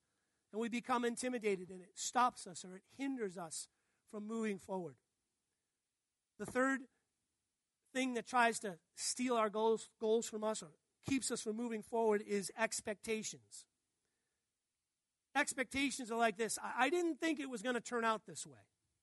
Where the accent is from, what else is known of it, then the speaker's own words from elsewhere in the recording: Worcester, Massachusetts, United States; You know, I grew up in Worcester, Massachusetts. It's the city right in the center of Massachusetts. It's an industrial working man city.